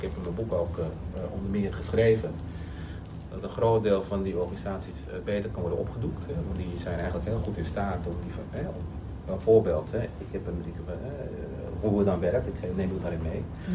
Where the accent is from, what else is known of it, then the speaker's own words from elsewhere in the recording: Suriname; Ik ben zelf Surinamers.